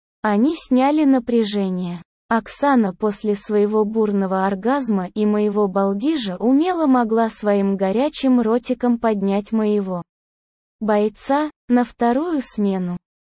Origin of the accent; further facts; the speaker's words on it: Siberia, Russia; Все же я вырос в Сибири и вместе с отцом постоянно с 12 лет ходил на охоту.